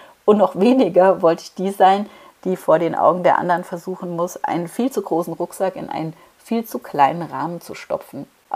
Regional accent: Munich, Bavaria, Germany; ich habe ja in meiner Jugend in München gewohnt

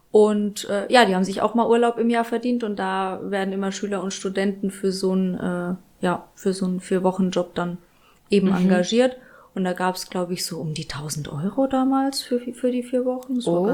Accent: Bad Kissingen, Bavaria, Germany; in Bad Kissingen bei uns, da wo ich groß geworden bin.

